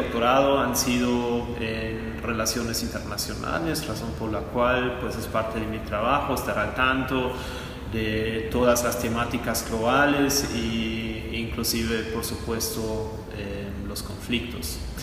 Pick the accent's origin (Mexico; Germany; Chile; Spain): Germany; Spanish is a second language; moved away as an adult; also born or lived in United States / Argentina; now in Colombia; Como se puede escuchar, tal vez por mi acento, no soy colombiano, sino alemán. Yo vivo en Colombia desde el año 2019 y antes de venir a Colombia me formé en Estados Unidos y Argentina a nivel de posgrado